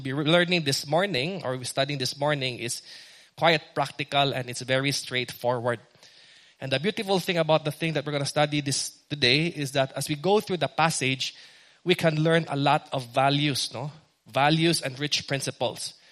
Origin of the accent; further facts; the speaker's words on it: Visayas, Philippines; first language Bisaya; English is a second language; Every now and then, I will be using my native tongue. So if you're seated next to a visitor who can't understand Bisaya